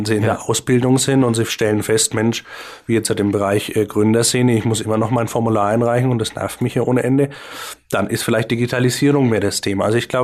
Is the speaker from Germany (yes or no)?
yes; Bavaria, Germany; wir Franken sind es auch. Also wir haben unsere geschichtlichen Wurzeln und sind auch auf unsere fränkische Art, wie wir unser Leben leben, stolz.